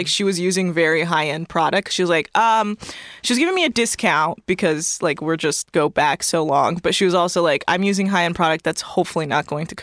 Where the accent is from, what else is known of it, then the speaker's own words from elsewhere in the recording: California, United States; I'm from the Bay Area